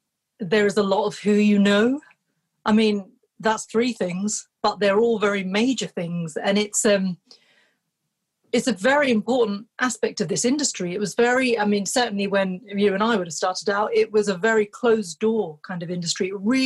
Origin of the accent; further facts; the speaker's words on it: United Kingdom; very, very comfortable in my duality of cultures. You know, I'm very British, I'm very Bengali, I'm also Muslim.